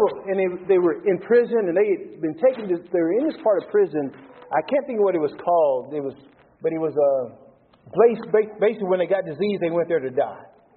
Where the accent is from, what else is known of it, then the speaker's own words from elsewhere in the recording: United States; now in Canada; I'm originally from the United States.